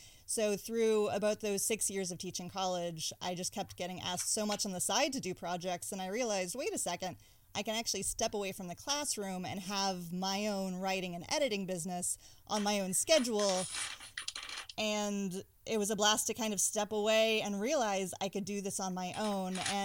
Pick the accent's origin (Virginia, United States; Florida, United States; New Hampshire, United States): Virginia, United States; Roanoke; I grew up in Roanoke. I like to say I was born and raised there, though I'll fully admit the first 10 months of my life, which I do not remember, I did not live in Roanoke. However, at about 10 months of age, I moved to Roanoke and I lived there through my graduation of high school.